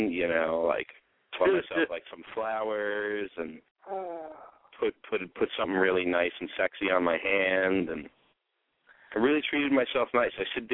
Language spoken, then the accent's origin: English; Ireland; You know, I feel that it's okay for me to talk shit about Irish people because I am Irish.